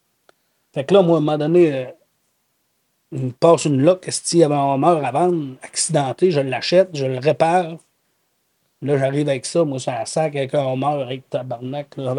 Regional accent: Lac-Etchemin, Quebec, Canada; Ouais, c'est Lac-Etchemin.

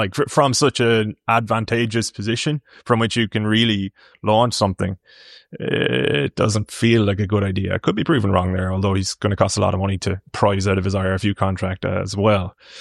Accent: Wales, United Kingdom; I mean, as a Welshman, to be clear.

